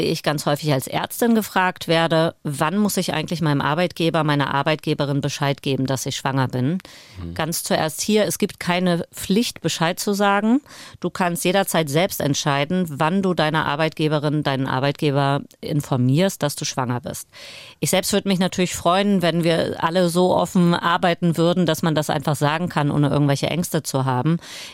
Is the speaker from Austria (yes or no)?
no; Portugal; now in Germany; Ich bin ja Portugiesin und weiß zum Beispiel in Portugal, dass da ganz viele schon nach 8 Wochen wieder arbeiten gehen